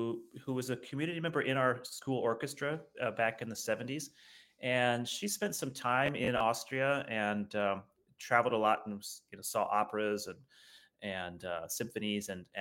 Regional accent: Indiana, United States; also born or lived in Kansas City; I am from Indiana originally, studied throughout the Midwest. I moved here from Kansas City, where I did my doctorate.

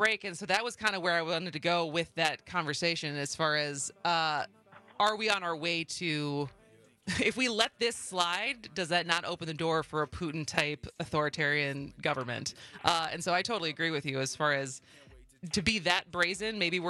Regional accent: Madison, Wisconsin, United States; I grew up in Madison, and it's a lot more humid in Madison than it is in Milwaukee

